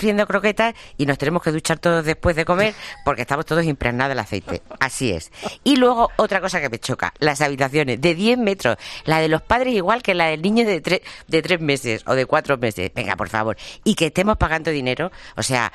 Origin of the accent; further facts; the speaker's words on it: Region of Murcia, Spain; Soy murciana, ¿vale?